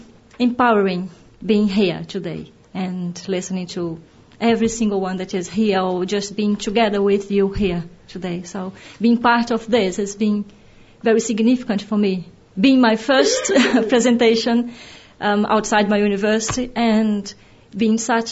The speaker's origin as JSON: {"language": "English", "country": "Brazil", "second_language": "English", "lives_now": "England", "said": "because I'm from Brazil, and it's such a long way"}